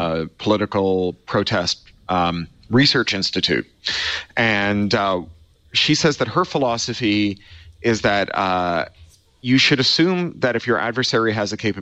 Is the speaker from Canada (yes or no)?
yes; Canada; also born or lived in United Kingdom; I'm Canadian and British, not Canadian and American.